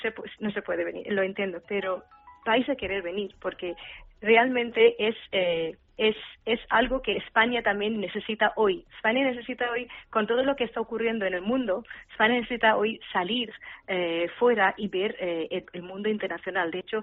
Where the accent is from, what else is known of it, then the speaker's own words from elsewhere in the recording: India; Spanish is a second language; Yo soy de la India y somos personas que llevamos nuestras raíces muy fuerte, muy agarrado a la raíz